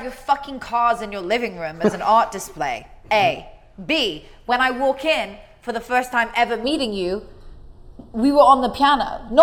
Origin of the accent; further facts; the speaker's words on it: United Kingdom; I'm okay. So I'm British.